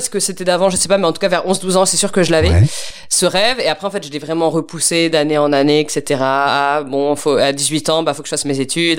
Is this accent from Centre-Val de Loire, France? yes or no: yes; Orléans, Centre-Val de Loire, France; Je suis partie en 2013 donc d'Orléans vu que c'est ma ville natale. Et je suis revenue là cet été 2021.